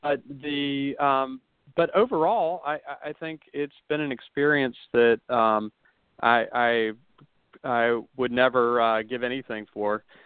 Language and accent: English; Wilson, North Carolina, United States; I grew up in Wilson, North Carolina, in eastern North Carolina